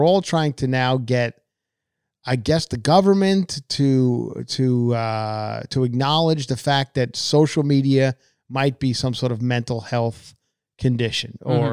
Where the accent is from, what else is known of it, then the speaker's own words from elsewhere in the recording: Ronkonkoma, New York, United States; maybe growing up in Ronkonkoma being … it wasn't as, he doesn't look back as fondly as I look back on it.